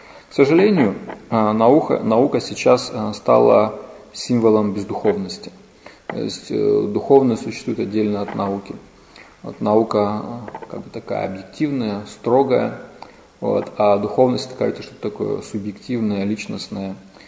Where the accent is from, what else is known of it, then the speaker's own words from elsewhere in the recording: Vladivostok, Primorsky Krai, Russia; И я из Владивостока. Я приезжаю в Находку, в Партизанск, время от времени.